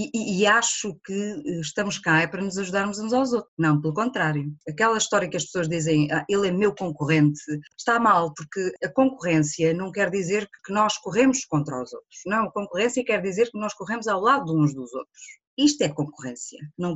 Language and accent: Portuguese; Cartaxo, Santarém, Portugal; born there; da cidade onde eu nasci, do Cartacho, na altura ainda era Vila